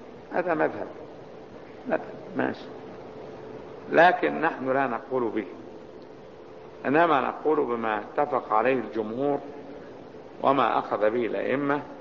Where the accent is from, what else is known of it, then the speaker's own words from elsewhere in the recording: Cairo, Cairo Governorate, Egypt; ولو انها بلدي القاهرة بلدي، لكن لا انا على سفر، لان انا مش ناوي الاقامة فيها